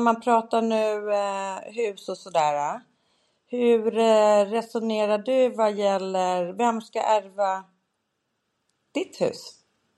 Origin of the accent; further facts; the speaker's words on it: Bromma, Stockholm County, Sweden; Jag är uppväxt då i Bromma där vi bodde i ett hus från 1910 kanske.